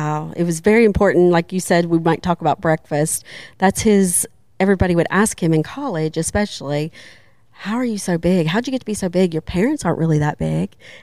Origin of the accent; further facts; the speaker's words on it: Ohio, United States; moved away; when I moved here from Ohio originally.